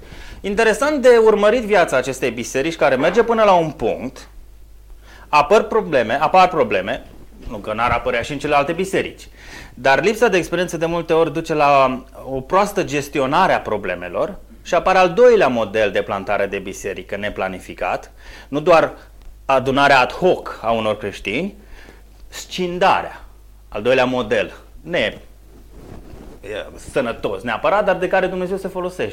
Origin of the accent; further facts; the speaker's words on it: Romania; Eu, ca român, în nord-estul Angliei, în perioada 2006-2008